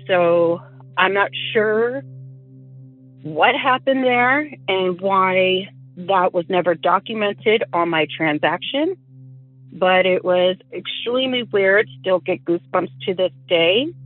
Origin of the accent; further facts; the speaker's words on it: California, United States; I am from California, so I have a little creepy story.